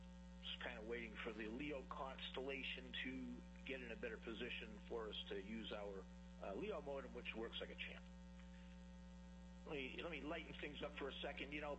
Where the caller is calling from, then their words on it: Bethel, Alaska, United States; I am calling from Bethel.